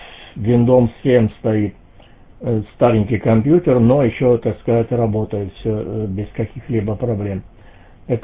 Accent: Krasnodar Krai, Russia; now in Germany; Я сам из Краснодарского края.

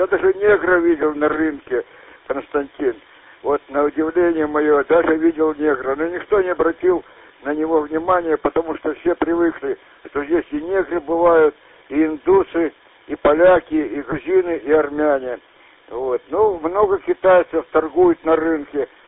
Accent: Birobidzhan, Jewish Autonomous Oblast, Russia; first language Ukrainian; Russian is a second language; also born or lived in Ukraine; я приехал в Биробиджан с Украины ребенком в 1953 году. Разговаривал, естественно, даже ребенком на украинском языке.

